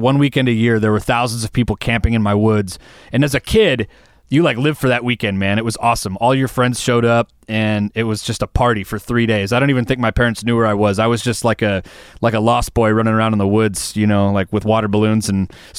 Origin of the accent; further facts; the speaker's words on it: Wisconsin, United States; No, I grew up in Central Wisconsin.